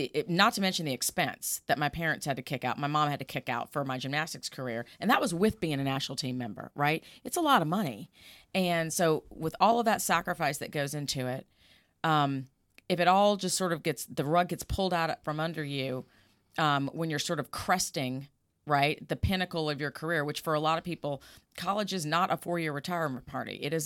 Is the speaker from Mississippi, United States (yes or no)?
no; Huntsville, Alabama, United States; I am. I'm from Huntsville.